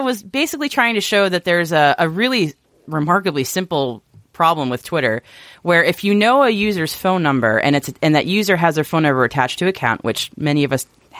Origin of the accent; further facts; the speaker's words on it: United States; As an American, I have no idea who they are.